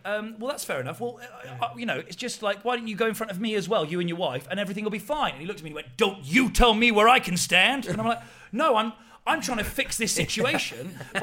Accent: England, United Kingdom; And I'm like, "Well, we are English, and it's sort of our thing."

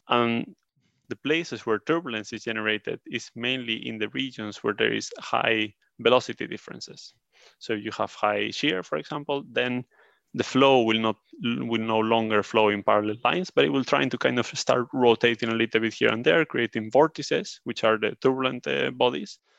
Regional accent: Spain; now in Sweden; I'm from Spain, but I live in Sweden, so I fly quite often.

